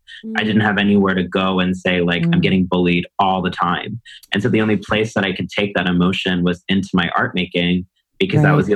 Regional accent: Texas, United States; growing up in Texas, every time I displayed myself

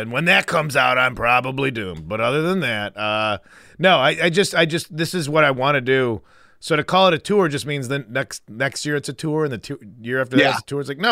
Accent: Chicago, Illinois, United States; I am from Chicago suburbs, baby.

